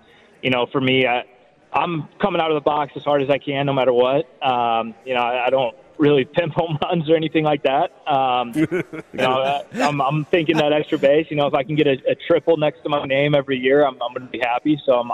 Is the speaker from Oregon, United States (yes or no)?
no; St. Louis, Missouri, United States; And, you know, I grew up in St. Louis, so I watched Skip play all the time in my youth days.